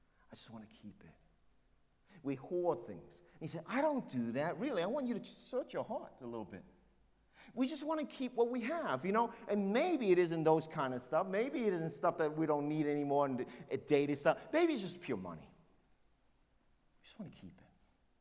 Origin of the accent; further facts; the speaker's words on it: Hong Kong; born there; We were refugees, some of you know that. I shared with you before, from China to Hong Kong. And I was born in Hong Kong, but my family, they were rich in China.